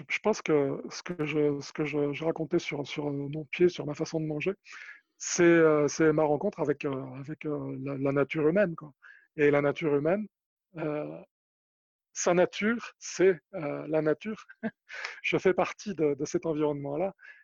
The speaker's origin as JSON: {"language": "French", "town": "Paris", "region": "Île-de-France", "country": "France", "said": "Comme je suis parisien, j'ai un peu de mal à m'entraîner au dénivelé."}